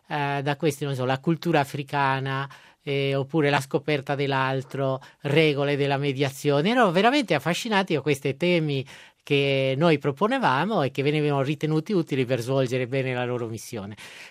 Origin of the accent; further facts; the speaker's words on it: Sardinia, Italy; anche se io sono uno sardo.